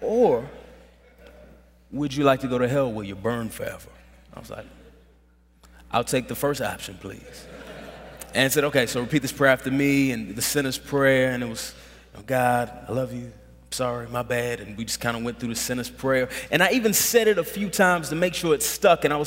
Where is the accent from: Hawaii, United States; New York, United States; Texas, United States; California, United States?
Texas, United States; Dallas; I grew up in Dallas, Texas, which is the greatest city in the world, with the greatest football team in the world.